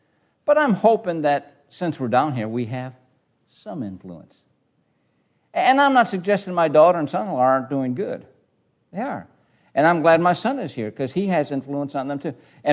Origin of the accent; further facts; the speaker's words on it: Chicago, Illinois, United States; Because remember, I'm from Chicago.